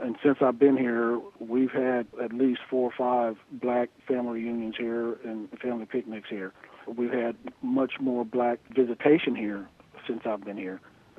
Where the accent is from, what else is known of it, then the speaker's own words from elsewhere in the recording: Pembroke, Kentucky, United States; Nope, I'm from Pembroke, Kentucky. I was in the Marine Corps in Southern California when I retired